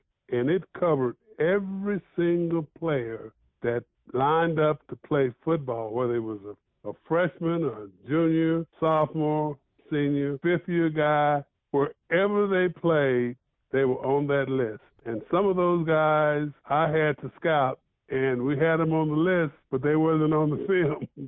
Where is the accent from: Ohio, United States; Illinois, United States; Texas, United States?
Texas, United States; well, I'm a Texan.